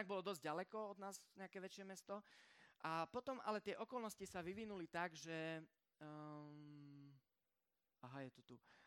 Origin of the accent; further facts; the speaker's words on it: Romania; Vyrastal som teda nielenže v Rumunsku, a nielenže na dedine, ale na takej dedine, ktorú by ste dosť možno, že ani na mape nenašli.